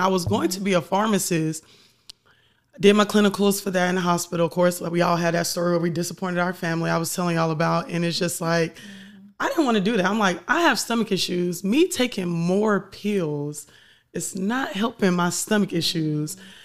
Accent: Atlanta, Georgia, United States; You know, we're from Atlanta.

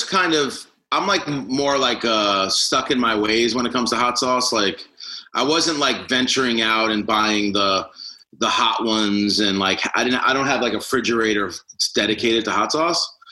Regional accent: New York, United States; But I was like the Tapatio when I moved to California, Tapatio. Mm-hmm. But growing up in New York, we were like religious sriracha dudes.

